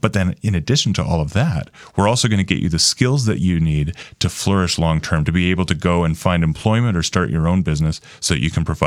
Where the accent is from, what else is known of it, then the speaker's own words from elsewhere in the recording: Canada; now in Albuquerque, United States; I am Canadian. Very proud of it. And I've been in Albuquerque for about 7 years now.